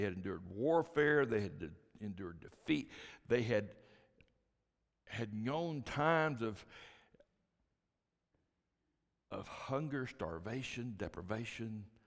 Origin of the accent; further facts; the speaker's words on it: Plainview, Texas, United States; born there; Now, I was born in Plainview, Texas. That has no meaning to you other than you knew it's flat. And the hometown